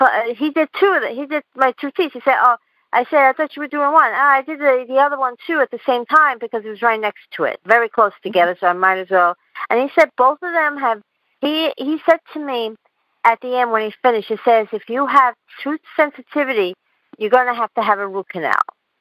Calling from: Queens, New York, United States; I'm calling from Queens, New York.

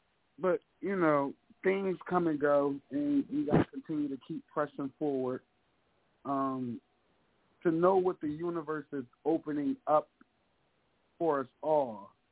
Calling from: Hamilton, New Jersey, United States; Yes, I'm here. I'm calling from Hamilton. I'm calling from New Jersey.

